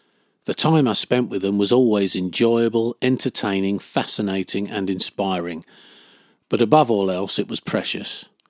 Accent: Chatham, South East England, United Kingdom; My parents, like theirs, were born and raised in Chatham, as were me and my brothers. When I walk those streets, there are decades-old memories and stories on every corner.

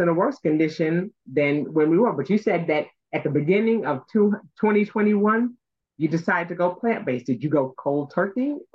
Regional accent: New York, United States; even though I grew up in New York, both my grandmothers are from Georgia

